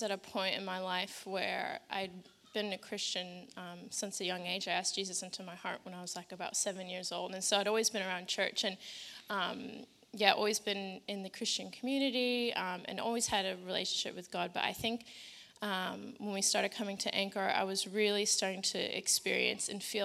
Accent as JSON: {"language": "English", "country": "United States", "lives_now": "Sydney, Australia", "said": "Even though I'm from the States, I did live here when I was younger."}